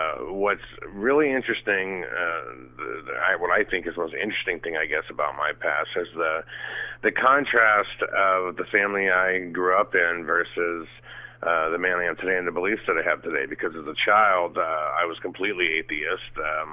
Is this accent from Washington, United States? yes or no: no; Florida, United States; born there; And I was born in Eglin Air Force Base in the Gulf Breeze, which is known for UFO sightings.